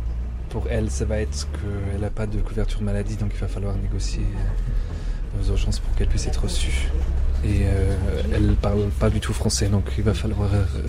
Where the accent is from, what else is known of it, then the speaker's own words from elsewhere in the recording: Nanchang, Jiangxi, China; French is a second language; moved away as an adult; now in France; Donc, je viens de la ville de Nanchang, dans la province de Jiangxi.